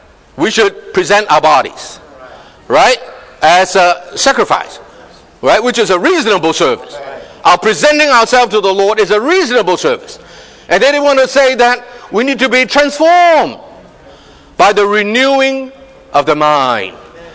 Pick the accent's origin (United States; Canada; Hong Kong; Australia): Hong Kong; Such as, I come from Hong Kong, I can greet Brother James, right?